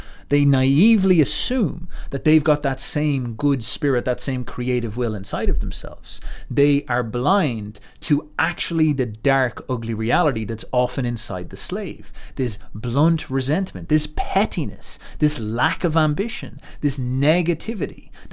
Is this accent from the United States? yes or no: no; Ireland; You know, me as the Irish person, I can't sit around bickering about the famine.